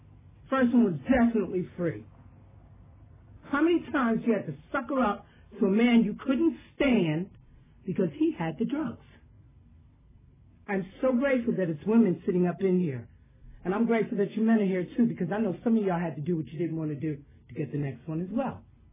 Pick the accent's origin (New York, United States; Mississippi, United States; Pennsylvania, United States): New York, United States; New York City; I'm from New York City, the Bronx. You know, all right, another New Yorker.